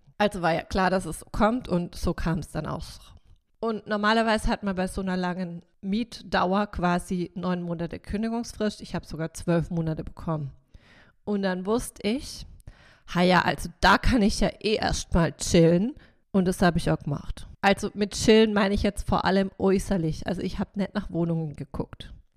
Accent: Rheinstetten, Baden-Württemberg, Germany; also born or lived in Karlsruhe; now in Stuttgart, Germany; Ich komme ursprünglich aus Rheinstetten, bin aber in Karlsruhe geboren, weil Rheinstetten halt kein Krankenhaus hat. Aber per se war ich, bis ich vor 11 Jahren nach Stuttgart gezogen bin, Rheinstettenerin.

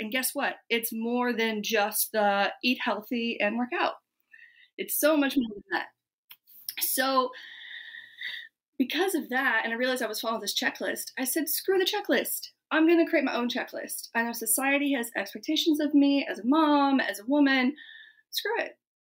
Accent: Midwest, United States; I was following the checklist of growing up in the Midwest, in the middle of nowhere, 2 hours from here, small town, 200 people, yeah.

